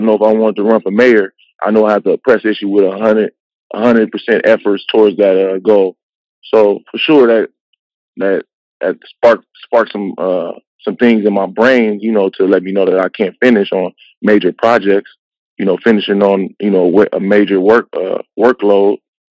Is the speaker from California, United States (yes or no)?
yes; Compton, California, United States; So growing up in Compton, you got all these obstacles in the way.